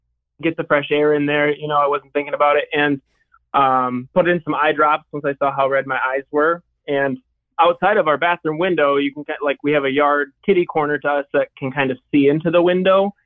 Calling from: Grand Rapids, Michigan, United States; I'm from Grand Rapids, Michigan.

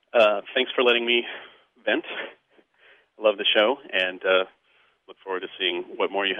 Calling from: Chicago, Illinois, United States; I'm calling from Chicago. I listen to your show on WBEZ.

